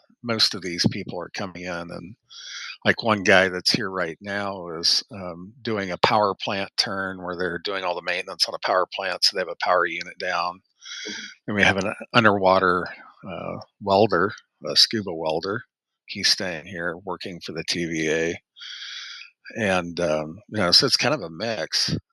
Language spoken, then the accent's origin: English; Illinois, United States; No, I was from Illinois.